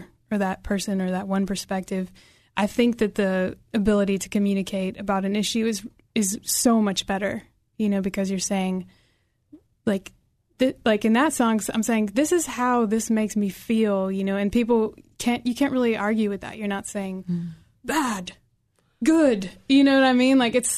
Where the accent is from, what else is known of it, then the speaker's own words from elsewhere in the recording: Chicago, Illinois, United States; now in Nashville, United States; I grew up in Chicago, but I have been in Nashville about 10 years now, so I definitely call that home now.